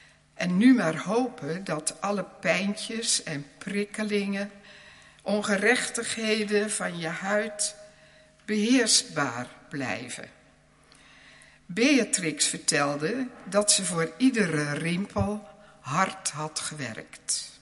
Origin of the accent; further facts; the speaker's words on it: Gouda, South Holland, Netherlands; born there; Ik ben geboren in Gouda in een eenvoudig gereformeerd en een ARP-gezin.